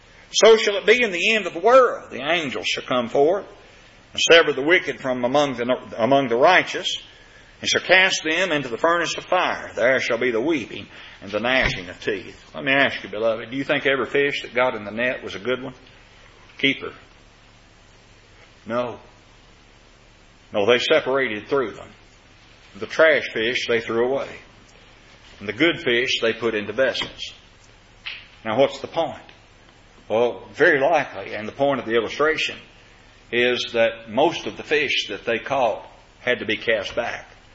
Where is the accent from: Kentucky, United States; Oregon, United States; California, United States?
Kentucky, United States; I'm well acquainted with the rocky soil and the thorny soil growing up in Kentucky.